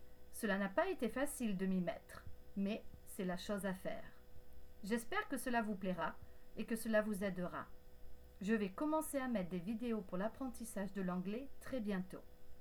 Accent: France; Venant de l'extérieur, j'ai grandi en France

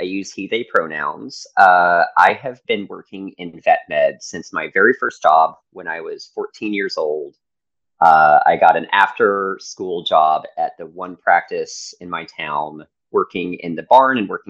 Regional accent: Texas, United States; At the time, growing up in Texas, I was not someone who went to tech school

